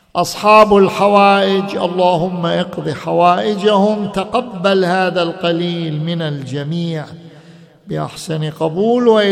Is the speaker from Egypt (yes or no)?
no; Iraq; أنا ابن العراق، العراق أعرفه شبر شبر شبر شبر